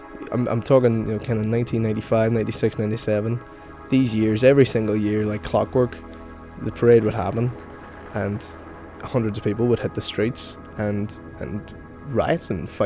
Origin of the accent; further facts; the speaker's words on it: Northern Ireland, United Kingdom; I think that growing up in Northern Ireland is just, I mean, the kind of creates a tribal mentality.